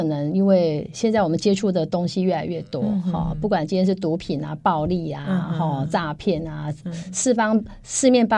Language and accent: Chinese; Yilan, Yilan County, Taiwan; 因为我从小到大在宜兰长大